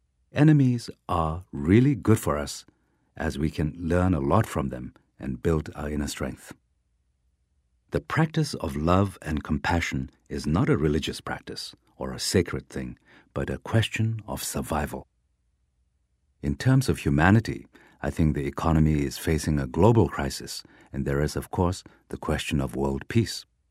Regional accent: Amdo, China; I am from Amdo, in the northeastern part of Tibet. People from these areas are generally regarded as being very short-tempered.

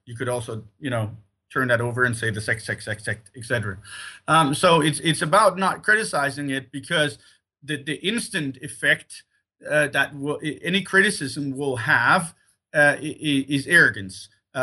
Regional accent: Sweden; And as I said, I grew up in Sweden, so it was the same kind of feeling.

